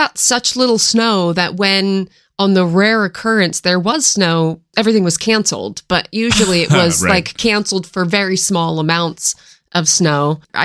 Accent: Seattle, Washington, United States; Growing up in the Seattle area, Cascade Mountains, lots of opportunities to ski and snowboard. I think I mentioned I grew up skiing and then transitioned to snowboarding

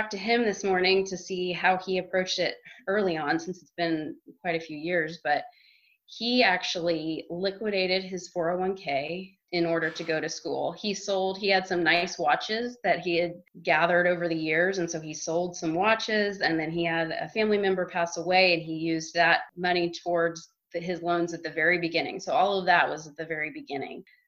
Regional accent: Dallas, Texas, United States; So as Aaron mentioned, I'm from Dallas.

